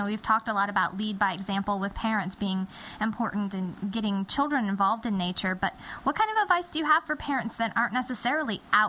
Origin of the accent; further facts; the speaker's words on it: the South, United States; I know, isn't that ridiculous? I'm from the South.